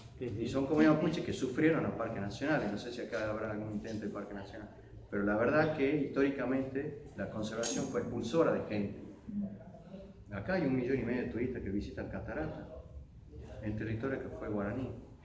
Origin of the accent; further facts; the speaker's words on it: Salta, Argentina; O sea, yo soy de Salta y la legislación es nacional.